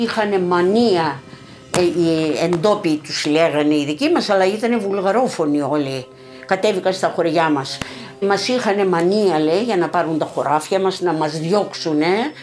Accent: Palaio Kastro, Central Macedonia, Greece; born there; Γεννήθηκα στο Παλαιό Καστροσερών το 1940.

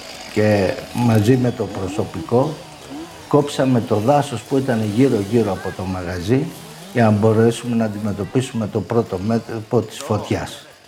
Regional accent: Derveni, Peloponnese, Greece; also born or lived in Athens; Εγώ γεννήθηκα στο Δερβένη Αρκαδία το 1963. Πέρασα εκεί τα παιδικά μου χρόνια. Μετά μετακομίσαμε Αθήνα, πήγαμε σχολείο και τελειώσαμε στην Αθήνα.

